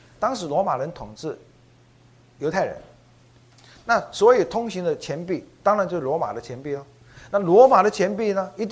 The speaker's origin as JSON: {"language": "Chinese", "country": "Taiwan", "said": "跟我们台湾人有时候是拿鸡去做什么样"}